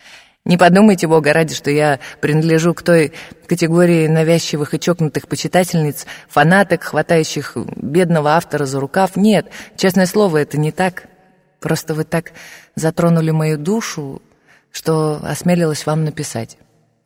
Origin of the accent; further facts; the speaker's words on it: Moscow, Russia; Мы с вами примерно одного поколения, мы земляки, я тоже москвичка.